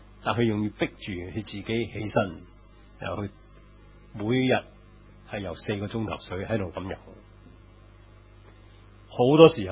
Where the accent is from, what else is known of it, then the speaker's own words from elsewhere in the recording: Hong Kong; 好多我哋香港人最叻就呢句说话 ，stress and anxiety。